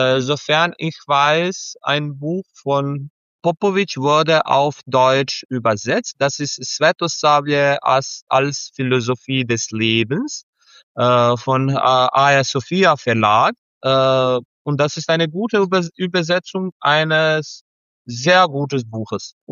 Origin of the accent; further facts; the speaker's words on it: Serbia; German is a second language; In meiner Heimatstadt, als ich Kind war, also in der Zeit des Kommunismus, hatten wir nur 2 orthodoxe Kirche. Ja, jetzt haben wir 4.